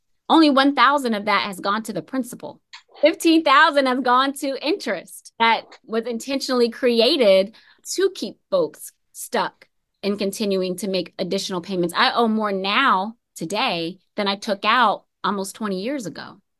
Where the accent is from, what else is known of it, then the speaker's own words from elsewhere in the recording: Tampa, Florida, United States; like in my hometown of Tampa, where I-4, much talked about during election season, literally bulldozed through the Black and Brown communities in the county that I grew up